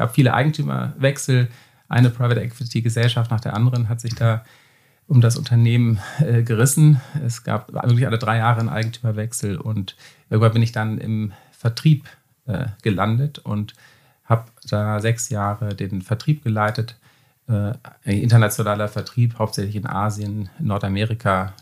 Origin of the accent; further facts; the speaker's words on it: Berlin, Germany; moved away as an adult; also born or lived in Heidelberg / Hamburg / Bonn / United States; now in Uedem, Germany; Ich bin eigentlich Berliner, seit 74 in Berlin geboren und bin dann 1994 viele Stationen, Heidelberg, Hamburg, Bonn, USA, Hamburg zurück, irgendwann nach Uedem gekommen